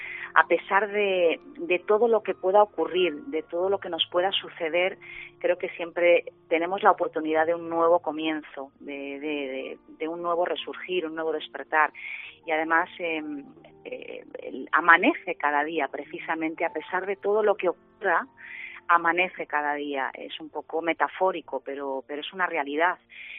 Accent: Balearic Islands, Spain; Yo soy mallorquina, Mi padre es de Jerez de la Frontera, del sur, andaluz, y por mi sangre, por mis venas corre sangre andaluza también.

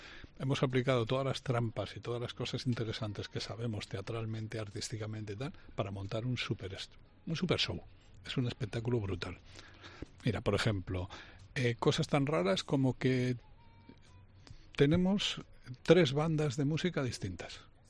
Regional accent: Bilbao, Basque Country, Spain; Pues tú imagínate que yo soy de Bilbao.

